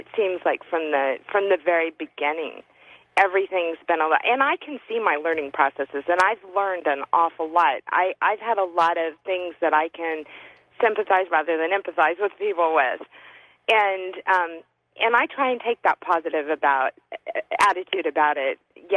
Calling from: Portland, Oregon, United States; From Portland.

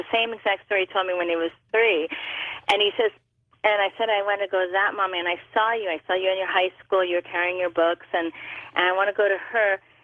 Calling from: Encinitas, California, United States; I'm calling from Encinitas, California.

